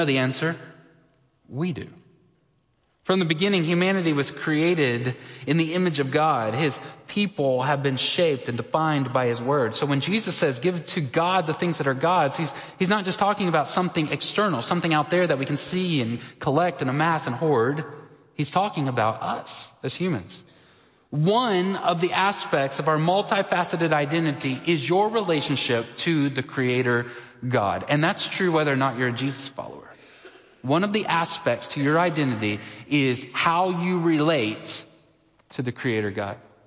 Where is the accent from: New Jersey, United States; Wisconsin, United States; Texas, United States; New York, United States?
Texas, United States; So I am a Texan. If you haven't heard about that, I am.